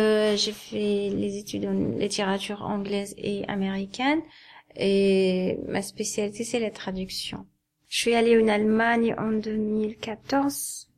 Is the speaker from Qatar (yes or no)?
yes; Qatar; moved away as an adult; now in France; Moi, parce que je suis née au Qatar et j'étais élevée là-bas, j'ai vécu ma vie là-bas jusqu'à 21 ans.